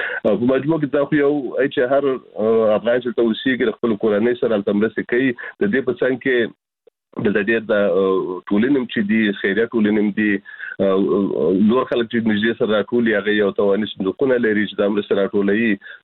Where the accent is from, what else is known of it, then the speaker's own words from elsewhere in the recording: Kunar, Afghanistan; now in Germany; زه پېژنم د کونړ نه راغلی یم